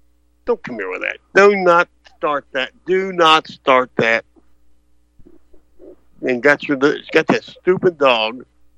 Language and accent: English; Texas, United States; So I'm being from Texas and being a Texas nationalist, I'm anti-gun control.